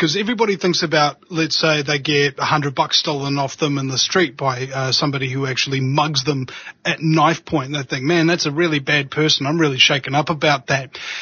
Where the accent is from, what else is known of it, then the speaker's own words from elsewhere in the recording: New Zealand; What I love about that scandal as a New Zealander is that Fonterra, the New Zealand company